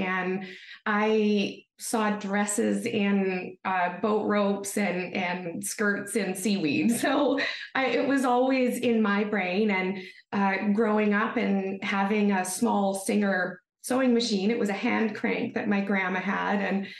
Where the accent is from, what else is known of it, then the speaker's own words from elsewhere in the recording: British Columbia, Canada; now in Vancouver, Canada; I'm a fashion designer here in Vancouver, where I grew up on the Sunshine Coast of BC.